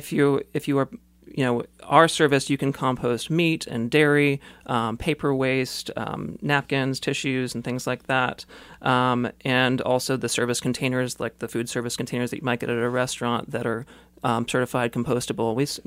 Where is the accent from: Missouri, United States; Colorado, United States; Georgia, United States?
Missouri, United States; Kansas City; I grew up in Midtown Kansas City, always saw the issues of connectivity, you know, the urban landscape